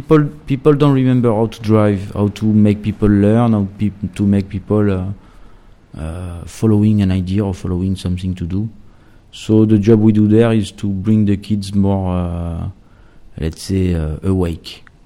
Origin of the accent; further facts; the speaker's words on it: Kampong Som, Preah Sihanouk, Cambodia; English is a second language; Come from Kampong Som, Cambodia.